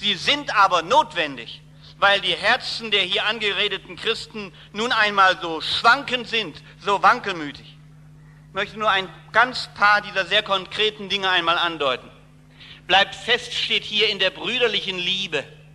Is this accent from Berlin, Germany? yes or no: yes; Berlin, Germany; born there; In Berlin, was meint ihr, wo ich geboren bin?